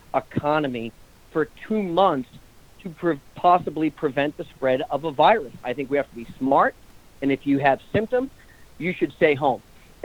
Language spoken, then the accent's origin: English; New Hampshire, United States; that's about 7 times the population of my home state of New Hampshire